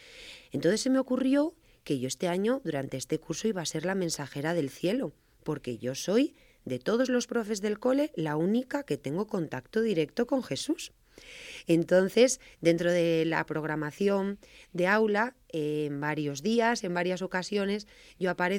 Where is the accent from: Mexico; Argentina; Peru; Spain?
Spain; Laguna de Negrillos, Castile and León; Yo soy de Laguna de Negrillos, también estuve allí siempre muy vinculada a la iglesia, cantando en el coro.